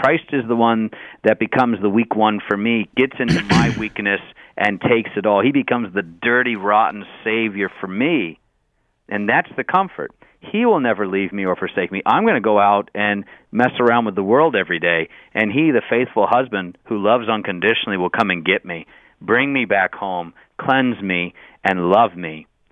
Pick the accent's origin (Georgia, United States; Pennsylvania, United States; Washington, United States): Georgia, United States; I had a blessing growing up in the South. I grew up in Georgia, so Southern Baptists were my buddies.